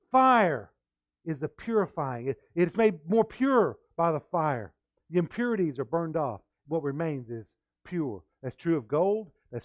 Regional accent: Fort Stockton, Texas, United States; I was born and raised out in Fort Stockton, and we would walk everywhere out there in the rocks and the pavement.

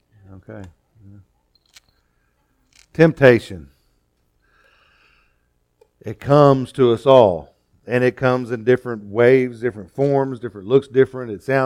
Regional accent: Fort Stockton, Texas, United States; I was born and raised out in Fort Stockton out in West Texas. That's the desert.

